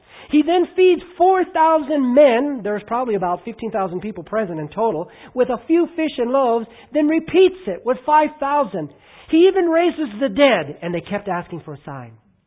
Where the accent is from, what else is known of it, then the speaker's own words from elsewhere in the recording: California, United States; And we didn't have the tires for the snow on the car, and I'm from California.